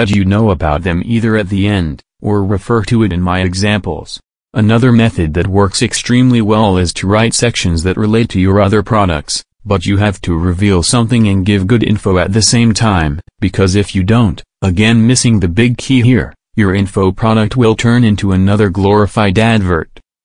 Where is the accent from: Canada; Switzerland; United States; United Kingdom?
United Kingdom; England; Now I'm from England, and sometimes have a problem with this.